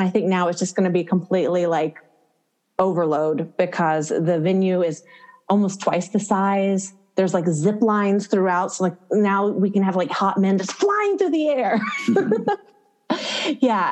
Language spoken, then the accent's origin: English; Tennessee, United States; we kind of bonded because she's from Texas. I'm from Tennessee. So we're like Southern girls.